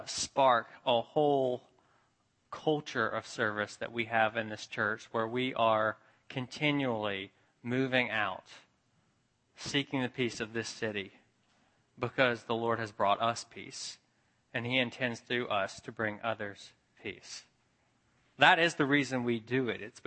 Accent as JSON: {"language": "English", "town": "Memphis", "region": "Tennessee", "country": "United States", "tie": "born or raised there", "said": "For me, growing up in Memphis, it was always reaching West Memphis, and a particular spot in West Memphis, which was across the river in Arkansas"}